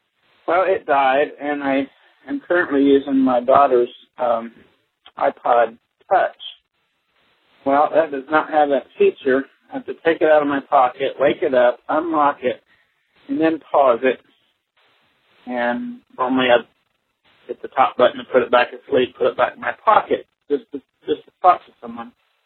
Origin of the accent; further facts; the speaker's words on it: Springfield, Missouri, United States; Hi, Adam. … I'm from Springfield, Missouri.